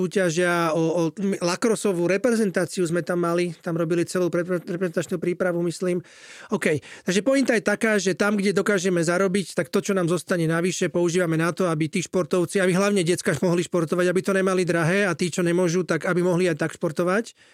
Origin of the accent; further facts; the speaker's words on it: Vrakuňa, Bratislava Region, Slovakia; also born or lived in Trnava; Ja som sa teda síce nenarodil vo Vraku, ja som sa narodil v Trnave, ale ja som Vlčie hrdlo, Vrakuň a Biskupice, ja som z toho druhého geta.